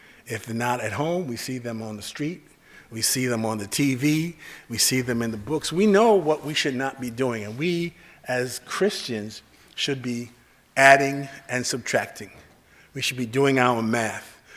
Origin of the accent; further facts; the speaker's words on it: United States; I grew up in America. I came here when I was 2.